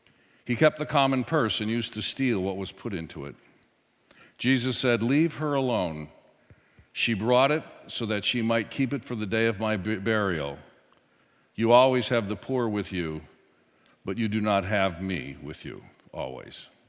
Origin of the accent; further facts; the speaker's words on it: Whitefish Bay, Wisconsin, United States; Now, I grew up in the South. I grew up south of here, about 14 miles in Whitefish Bay.